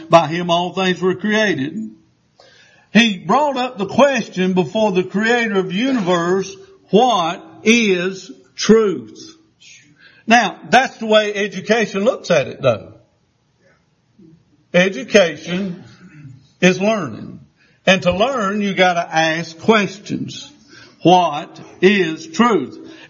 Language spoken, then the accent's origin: English; South Carolina, United States; accent: southern drawl; I was born in South Carolina. I was educated in South Carolina, so therefore I have to prove myself sometimes, because some people think because you speak with a southern drawl that you may be uneducated.